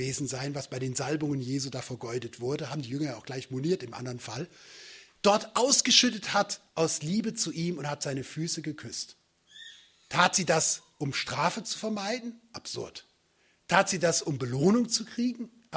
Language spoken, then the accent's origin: German; Northern Germany, Germany; bin ich nach Ulbach gekommen und habe da in der Stunde gepredigt, als 19-Jähriger, als Schüler und fiel fast als Norddeutscher von der Stange